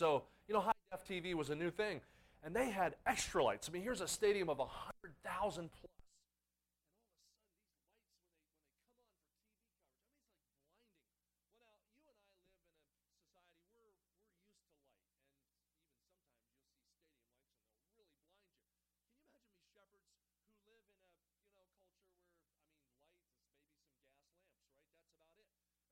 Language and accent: English; New Jersey, United States; I grew up in New Jersey, and I grew up as a Penn State football fan. Now, New Jersey, you know, that's not Pennsylvania. But we live right across from Pennsylvania